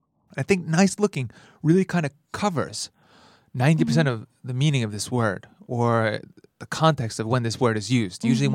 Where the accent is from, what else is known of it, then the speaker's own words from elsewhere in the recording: United States; But I don't know, as an American, I'm quite used to this.